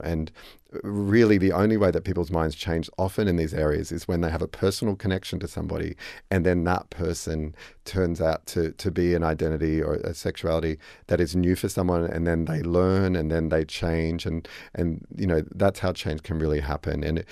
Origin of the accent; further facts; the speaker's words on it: Coffs Harbour, New South Wales, Australia; I grew up near Coffs Harbour